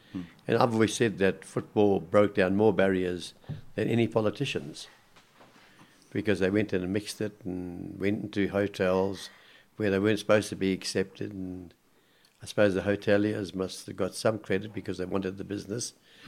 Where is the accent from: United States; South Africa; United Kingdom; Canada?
South Africa; Durban, KwaZulu-Natal; born there; I was born in Belair, Sea View.